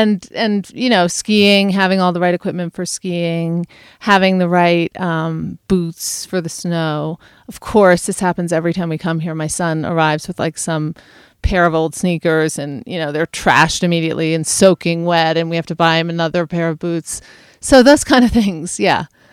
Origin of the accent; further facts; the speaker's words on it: East Coast, United States; I mean, I come from the East Coast, so I'm not used to it.